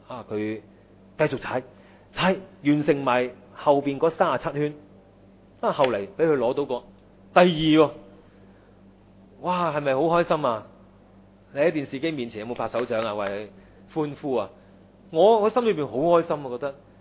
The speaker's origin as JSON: {"language": "Cantonese", "country": "Hong Kong", "said": "喺上個禮拜咧，就我哋香港有個單車選手咧"}